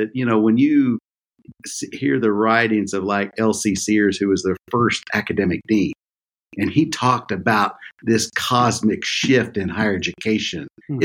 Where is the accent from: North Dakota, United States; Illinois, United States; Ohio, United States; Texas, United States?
Ohio, United States; I grew up in Central Ohio going to public school.